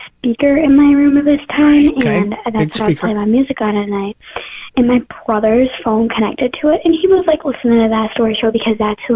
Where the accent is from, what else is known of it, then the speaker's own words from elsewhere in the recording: Michigan, United States; from Michigan.